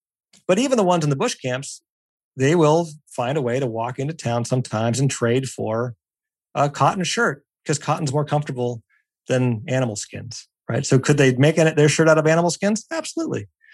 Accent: Pennsylvania, United States; I grew up in Pennsylvania. And you see Amish folks out, you know, in some parts of Pennsylvania

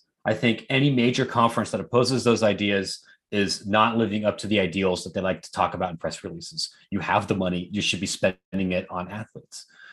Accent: Columbus, Ohio, United States; now in Chicago, United States; I live in Chicago. I'm from Columbus.

